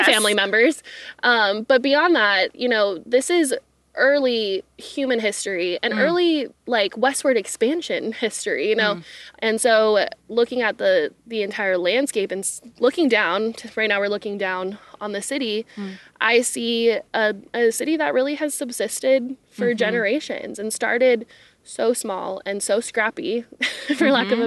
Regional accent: Las Vegas, Nevada, United States; I'm also a member of the Bishop Paiute tribe, mm-hmm. but I grew up here in Las Vegas.

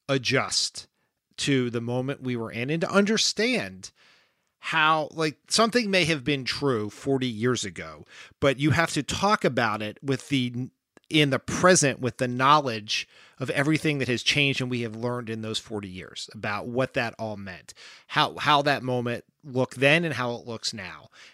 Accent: Delaware, United States; It is I am from Delaware, as we've said on this pod many times. Joe Biden has been my senator or my vice president nearly my entire life.

